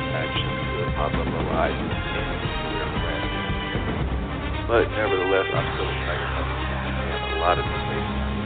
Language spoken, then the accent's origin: English; Detroit, Michigan, United States; and, yes, even my Detroit Pistons. So that's what I think about my hometown.